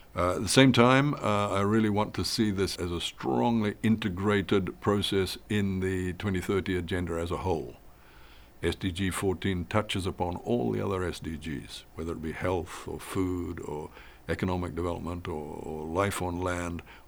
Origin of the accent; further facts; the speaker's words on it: Fiji; I was out in the Pacific Islands, back in my home country of Fiji.